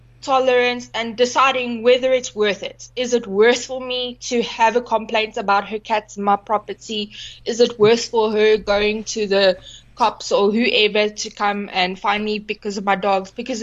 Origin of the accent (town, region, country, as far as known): Johannesburg, Gauteng, South Africa; now in Nelspruit, South Africa